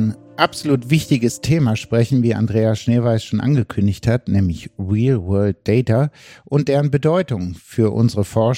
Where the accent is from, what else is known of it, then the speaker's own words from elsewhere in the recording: Paderborn, North Rhine-Westphalia, Germany; wie Herr Schneeweiß schon angekündigt hat, bin ich aus Paderborn. Hier bin ich Chefarzt von zwei Kliniken vor Ort im schönen Westfalen.